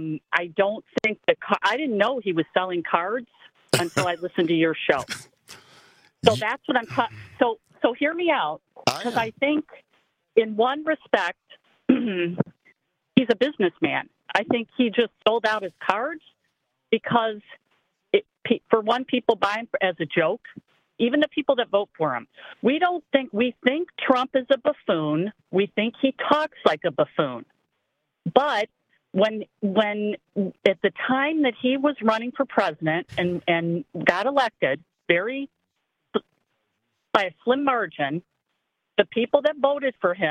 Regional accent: Midwest, United States; I grew up in the Midwest. My son lives up here in the Milwaukee area now, and I've been down in Florida for the last 6 years taking care of my parents.

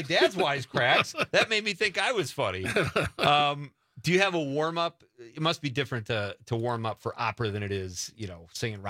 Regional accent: Marinette, Wisconsin, United States; He is from my hometown, Marinette. He's back in town to sing at a funeral

